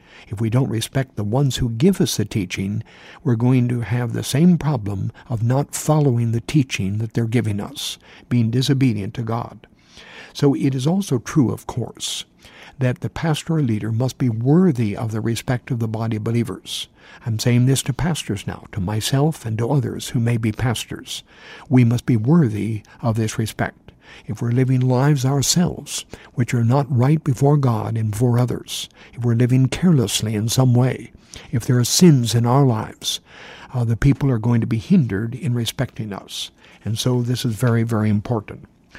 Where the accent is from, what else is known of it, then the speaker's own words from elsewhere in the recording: Philippines; moved away as an adult; now in Guam; We have come from the Philippines. We came here to Guam from the Philippines.